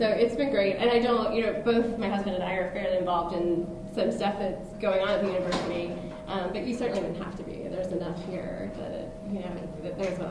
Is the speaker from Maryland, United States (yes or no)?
yes; Maryland, United States; I grew up in Maryland. I had never ventured anywhere off the East Coast for any period of time